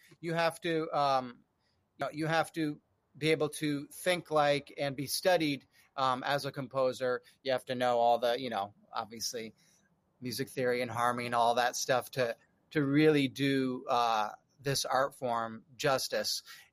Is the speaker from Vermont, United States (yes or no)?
yes; Lindenville, Vermont, United States; Well, I grew up in a small town in Lindenville, Vermont